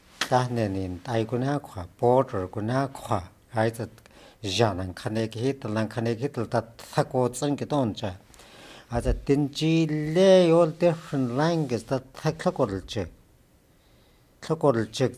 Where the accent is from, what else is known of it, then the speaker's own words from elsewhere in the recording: Fort Yukon, Alaska, United States; Fort Yukon.